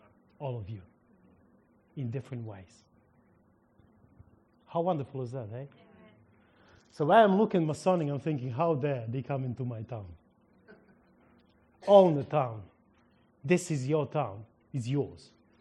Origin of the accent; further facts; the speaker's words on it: Ukraine; English is a second language; Because in Ukraine, we don't have them, and I'm Ukrainian, and my accent saves me, you know.